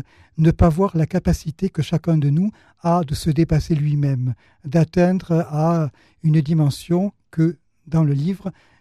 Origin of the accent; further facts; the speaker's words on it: Toulouse, Occitanie, France; Mais oui, je suis né à Toulouse. J'ai grandi dans le quartier Saint-Michel.